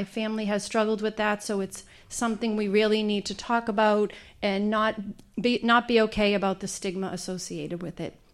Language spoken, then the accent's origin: English; Dorchester, Massachusetts, United States; I'm a first-time candidate. I'm a mom, teacher, neighbor, friend, born and raised in Dorchester, where I'm raising my children